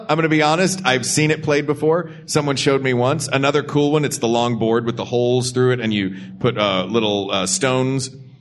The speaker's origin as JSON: {"language": "English", "region": "Tennessee", "country": "United States", "tie": "born or raised there", "said": "I am born and raised in Tennessee, baby."}